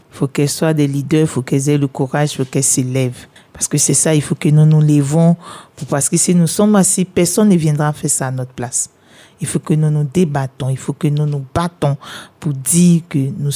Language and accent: French; Côte d’Ivoire; en tant qu'Ivoirienne, nous devrons nous lever